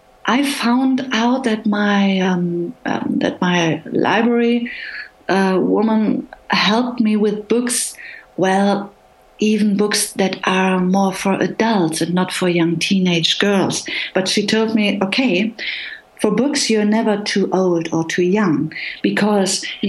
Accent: Germany; first language German; English is a second language; My mother tongue in writing is German, because I'm a born German, and it is full of all these different nuances of words.

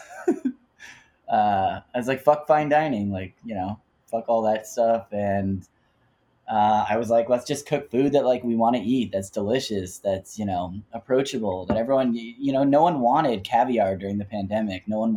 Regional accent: New Jersey, United States; You know, I'm just from Jersey with a crazy Jewish mom.

